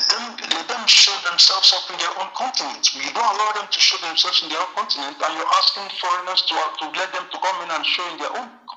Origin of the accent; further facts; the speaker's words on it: Nigeria; And of course, as an Nigerian, when we go into any tournament